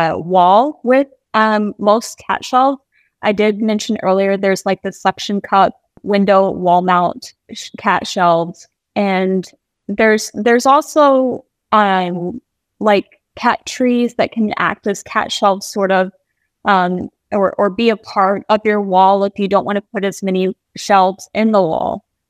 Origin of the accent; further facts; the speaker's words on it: Texas, United States; Don't quote me on that. I am from Texas.